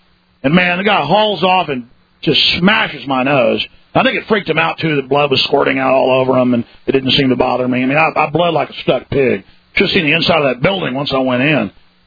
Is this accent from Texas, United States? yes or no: yes; Dallas, Texas, United States; I used to be quite a fighter growing up in Dallas